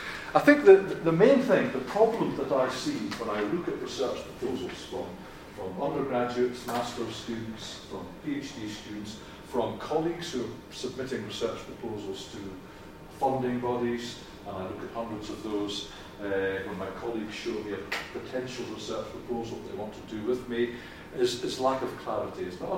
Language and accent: English; Scotland, United Kingdom; I speak English, but I come from Scotland, top of England, or top of the UK, above England